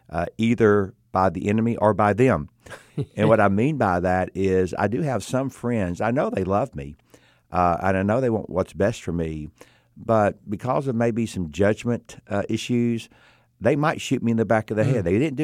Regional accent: Georgia, United States; just greeted him when I met him, let him know that I was from Georgia.

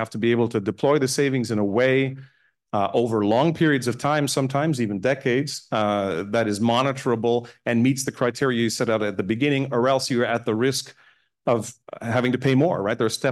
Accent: Canada; I think as a Canadian, I can speak fast enough.

